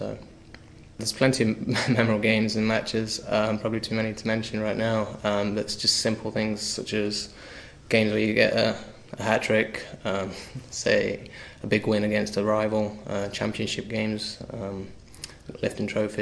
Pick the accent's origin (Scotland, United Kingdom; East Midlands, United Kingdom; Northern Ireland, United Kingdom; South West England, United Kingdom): East Midlands, United Kingdom; Nottingham; Nottingham, like you say, it's my hometown, it's my home team.